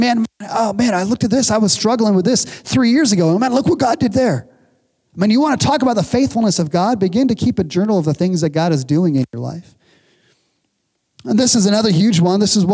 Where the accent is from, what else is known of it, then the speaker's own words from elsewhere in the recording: the South, United States; And as I began wrestling, because I'm from the South, as I began wrestling with my own struggles, my own depression